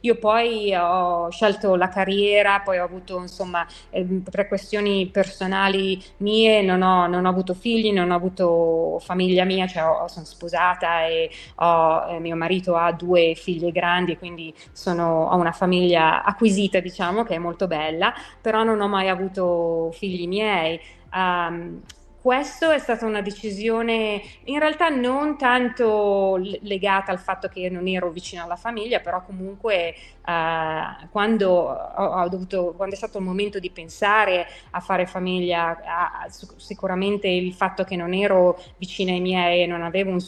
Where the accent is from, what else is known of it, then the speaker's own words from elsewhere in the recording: Voghera, Lombardy, Italy; sono cresciuta vicino a Pavia, in una cittadina abbastanza piccola, Voghera, e facevo la pendolare per 5 anni tra Pavia e Voghera